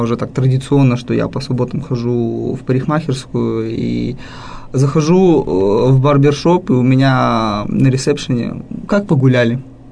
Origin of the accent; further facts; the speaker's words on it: Kazakhstan; в том числе у меня очень много друзей мусульман, родом я из Казахстана, да.